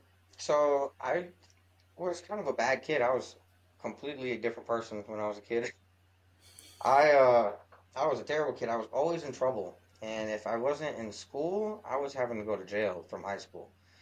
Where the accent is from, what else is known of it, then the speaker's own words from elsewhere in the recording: Lansing, Michigan, United States; also born or lived in Wolverine, Michigan / Gary, Indiana; In Lansing, Michigan, for the most part. A lot of my childhood I spent up north in Wolverine, Michigan, on summer times in the woods. And I grew up a little bit in Gary, Indiana.